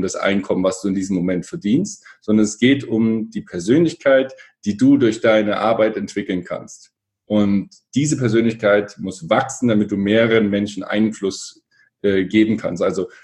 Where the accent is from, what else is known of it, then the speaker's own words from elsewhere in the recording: Erfurt, Thuringia, Germany; ich komme aus Erfurt, bin mit meinem Bruder da zusammen aufgewachsen, er ist 4 Jahre älter.